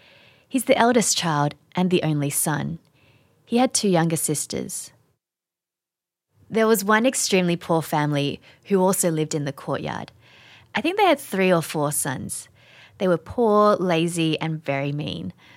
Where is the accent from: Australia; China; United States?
China; Guangdong; I'm from Daejeon.